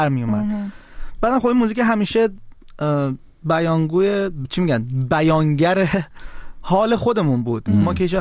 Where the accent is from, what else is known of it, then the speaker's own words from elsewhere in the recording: Tehran, Tehran Province, Iran; moved away; من چون خودم بچه اکباتان